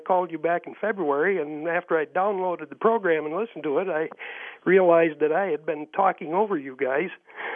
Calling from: Clymer, United States

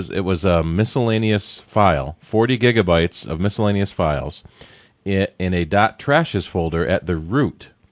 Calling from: Greece

